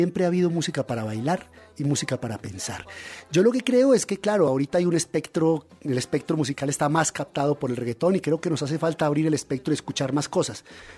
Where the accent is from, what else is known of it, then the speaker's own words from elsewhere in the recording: Colombia; pueblito de los Andes colombianos, uh-huh, y las películas que vi de infancia en el único cine de mi pueblo eran películas mexicanas.